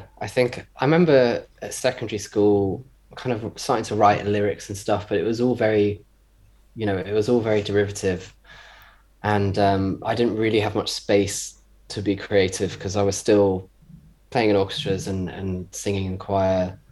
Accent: Cambridge, East of England, United Kingdom; now in London, United Kingdom; I was born in Cambridge, and I went to King's College School in Cambridge, and I was sang in the choir there

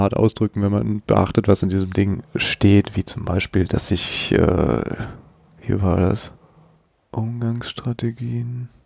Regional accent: Bielefeld, North Rhine-Westphalia, Germany; Bielefeld, wo kommen deine Eltern her? Hamburg und Berlin. Und wo kommen die wirklich her? Also ich glaube, mein Vater ist in Lübeck geboren

